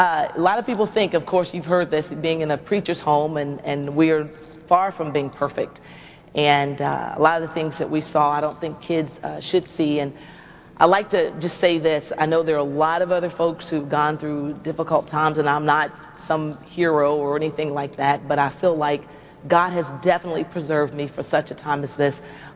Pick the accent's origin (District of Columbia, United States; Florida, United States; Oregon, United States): District of Columbia, United States; Washington; Well, born and raised in Washington, D.C. They're the nation's capital, and my mom and dad love the Lord.